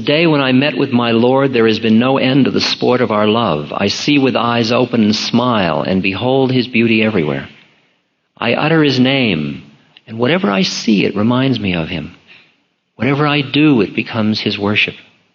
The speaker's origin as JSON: {"language": "English", "country": "United States", "said": "I'm an American. I have something to do about that."}